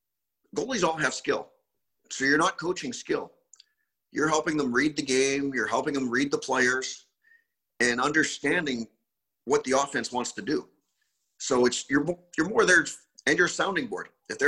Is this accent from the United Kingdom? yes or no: no; Canada; Growing up in Canada, probably not as much as some of the guys that played in the States.